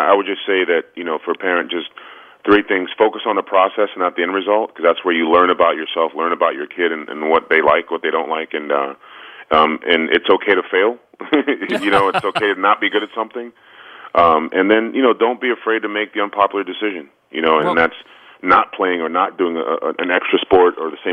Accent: Washington, District of Columbia, United States; Well, I went to I grew up in Washington, D.C. and went to Gonzaga High School.

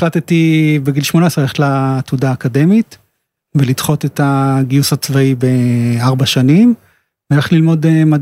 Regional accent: Tel Aviv, Tel Aviv District, Israel; גדלתי בתל אביב, למדתי בגימנסיה הרצליה

